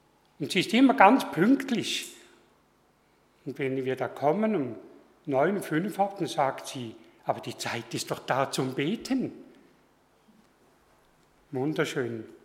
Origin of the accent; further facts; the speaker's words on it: Switzerland; Bei uns in der Schweiz gibt es etwa 13 verschiedene Ameisenarten.